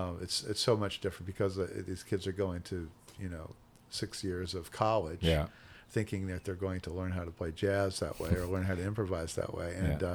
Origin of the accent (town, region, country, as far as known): Philadelphia, Pennsylvania, United States